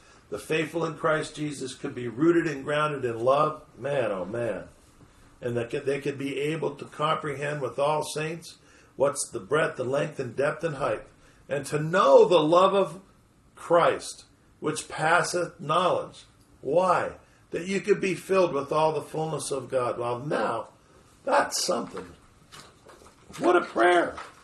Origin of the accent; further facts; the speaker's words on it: California, United States; I'm from California, and you know, you got these redwoods that are like 9,000 feet tall.